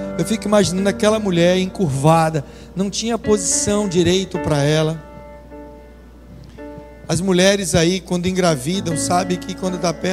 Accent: Rio de Janeiro, Brazil; Eu falei, eu sou carioca.

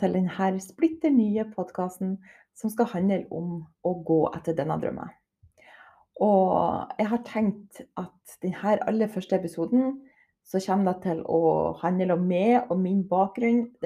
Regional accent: Herøy, Nordland, Norway; now in Copenhagen, Denmark; Jeg kommer ifra Herøy på Helgeland. Og, men det begynner faktisk å bli noen år siden jeg flyttet derifra. Men jeg, i hvert fall, jeg elsker Herøy.

